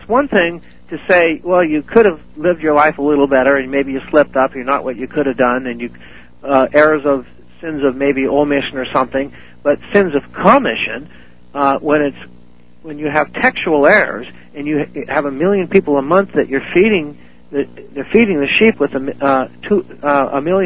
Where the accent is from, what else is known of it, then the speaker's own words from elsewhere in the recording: Oregon, United States; I grew up in Oregon. We had a Rajneesh out there who was another false messiah.